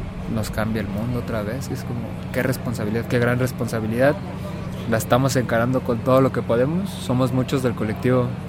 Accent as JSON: {"language": "Spanish", "region": "Mexico City", "country": "Mexico", "said": "vengo de la ciudad monstruo, de la Ciudad de México"}